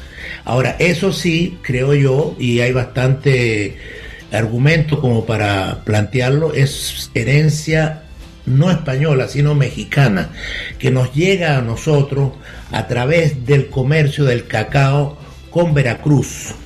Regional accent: Venezuela; Antes no éramos venezolanos, éramos provincia española

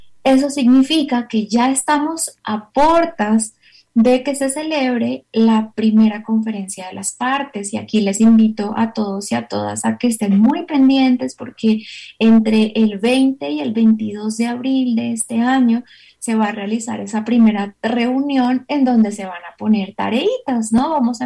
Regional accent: Colombia; si nosotros como colombianos y nosotras como latinoamericanas no impulsamos la implementación, pues este texto no va a llegar a los territorios, a las realidades.

